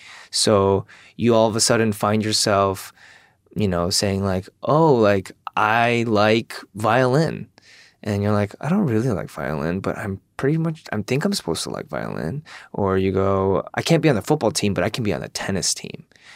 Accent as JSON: {"language": "English", "region": "Michigan", "country": "United States", "said": "You know, I'm from Michigan, and while I didn't experience intense overt racism"}